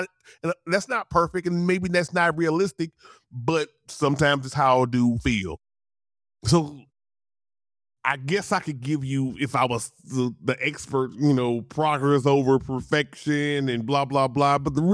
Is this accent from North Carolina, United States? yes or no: no; Louisiana, United States; I'm from Louisiana, so I talk fast.